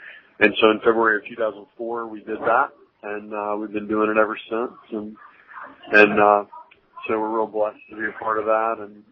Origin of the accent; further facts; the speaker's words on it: New Orleans, Louisiana, United States; Well, I grew up in New Orleans, Louisiana, and met my wife in college.